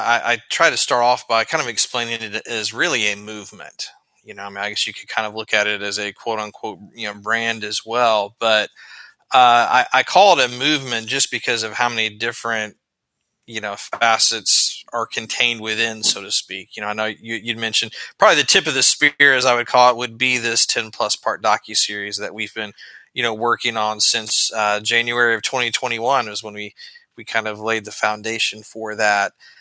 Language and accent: English; Indiana, United States; now in Middle Tennessee, United States; Yeah, my wife and I, we are based in the Middle Tennessee area, so real close to Nashville.